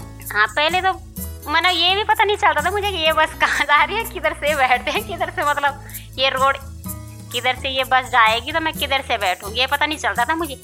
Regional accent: Pauri Garhwal, Uttarakhand, India; now in Delhi, India; मैं पौड़ी गढ़वाल से आई हूँ और मैं अब दिल्ली में रहती हूँ, मन बाबा नगर में।

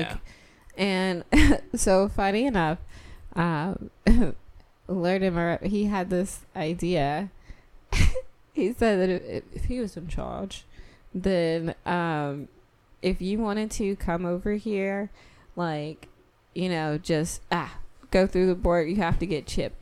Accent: United States; I want to say that I'm American. I'm born and raised in America. I'm proud to be American.

